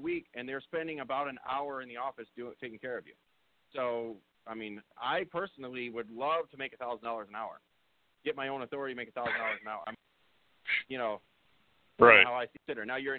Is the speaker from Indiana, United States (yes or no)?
no; Michigan, United States; I come from Michigan, all automotive workers and, you know, union backed and all this stuff.